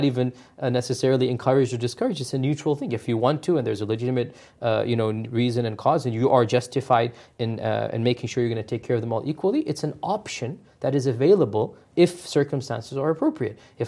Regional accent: Connecticut, United States; I'm from Connecticut, and in Connecticut they've already passed the bill.

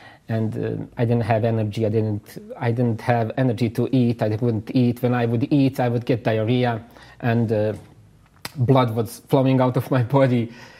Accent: Kozarska Dubica, Republika Srpska, Bosnia & Herzegovina; people in Bosnia, even now, they don't have luxury of these things. And even tonight, last night, in my hometown, Dubica, the Bosniaks came to, they are called povratnici.

